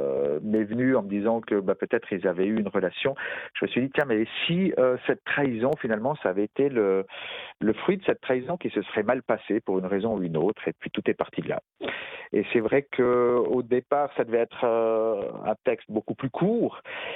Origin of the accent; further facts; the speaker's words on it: Switzerland; now in Valais, Switzerland; moi, je suis suisse, j'habite en Suisse, dans le canton du Valais, qui est un canton extrêmement catholique. Parfois au sens pénal du terme, si vous voyez ce que je veux dire. Et puis j'ai baigné moi dans ce catholicisme depuis tout petit.